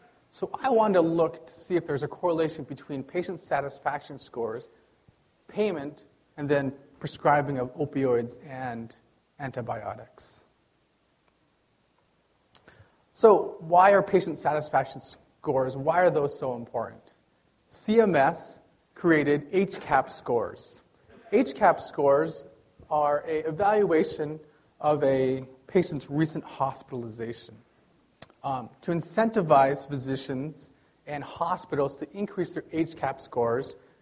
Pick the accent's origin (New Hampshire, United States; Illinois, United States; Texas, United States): New Hampshire, United States; I grew up in New Hampshire, came here to Utah for schooling, went to the University of Utah for medical school.